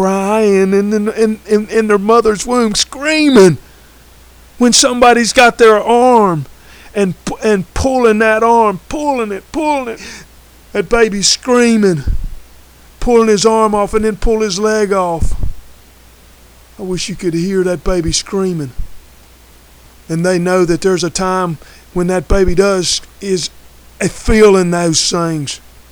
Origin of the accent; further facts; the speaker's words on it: North Carolina, United States; Every year when I was a boy growing up in North Carolina, the union would come down